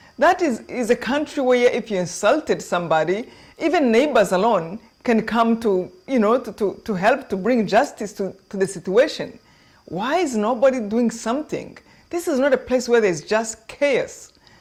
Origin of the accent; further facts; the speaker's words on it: Rwanda; So I grew up in Rwanda in my village.